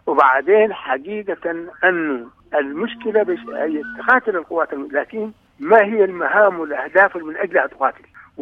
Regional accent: Sudan; نعم أنا من السودان

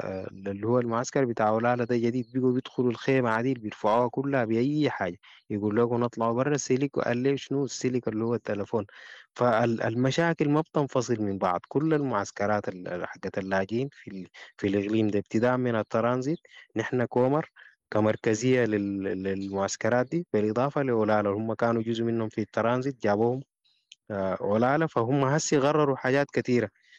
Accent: Sudan; ما يعادل الإدارة الأهلية عندنا في السودان

